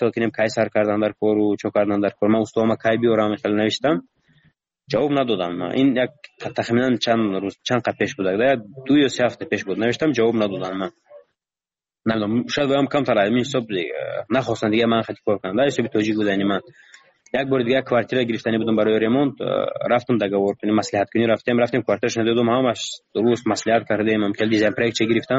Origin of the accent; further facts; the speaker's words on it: Tajikistan; من گفتم من تاجیکم، گفتم از تاجیکستانم،